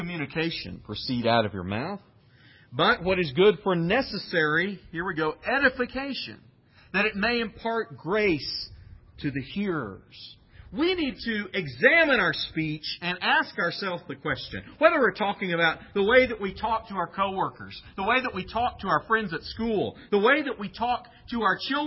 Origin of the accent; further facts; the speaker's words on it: Kansas, United States; now in Amarillo, United States; One thing I have to say that I appreciate about moving to Amarillo, when I grew up in the Midwest and we lived in Kansas